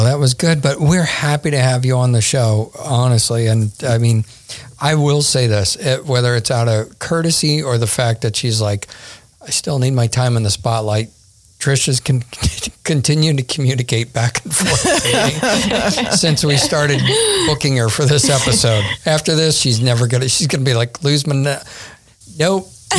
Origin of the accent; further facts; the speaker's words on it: Syracuse, New York, United States; I grew up in Syracuse.